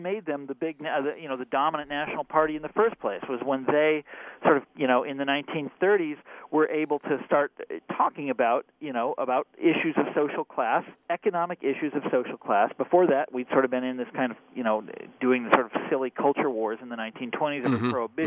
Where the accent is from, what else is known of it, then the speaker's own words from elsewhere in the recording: Kansas, United States; Well, I'm now a professional Kansan.